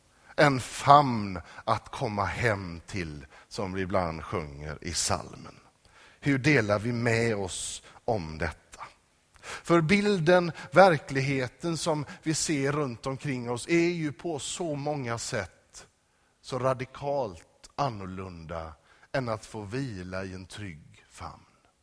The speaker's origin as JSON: {"language": "Swedish", "town": "Lindome", "region": "Västra Götaland County", "country": "Sweden", "tie": "born or raised there", "said": "när jag växte upp i Johanneskyrkan i Lindome"}